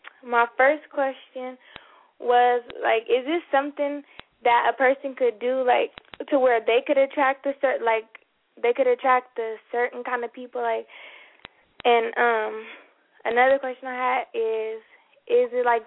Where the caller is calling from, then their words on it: Victorville, California, United States; I'm calling from Victorville.